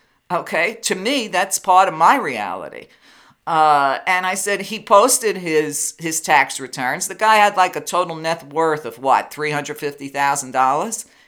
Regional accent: New York, United States; Listen, I grew up in New York, okay, and I grew up in a neighborhood that was half Jewish and half black, okay? We were one of the rare Italians in the neighborhood.

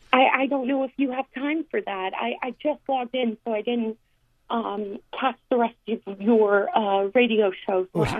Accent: Tennessee, United States; I'm in a different time zone than you. I'm from Tennessee.

